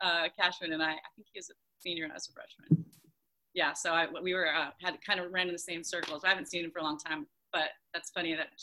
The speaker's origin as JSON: {"language": "English", "town": "Spokane", "region": "Washington", "country": "United States", "tie": "born or raised there", "said": "And then the one I went to, like, growing up in Spokane, going to high school on division, that one has a special place in my heart as well."}